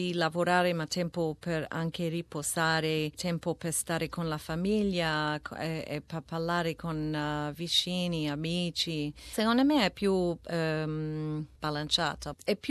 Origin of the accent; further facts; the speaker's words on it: Melbourne, Victoria, Australia; Italian is a second language; Vengo da Melbourne, quindi manco il sole prima di tutto